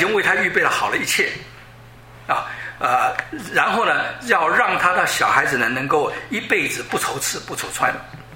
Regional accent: China; 我想我们中国人父母中间大部分干这种事情

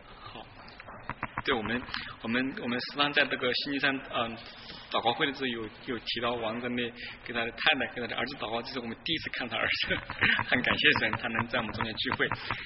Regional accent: Singapore; 我们这边也有从新加坡来的，我也从新加坡过来。

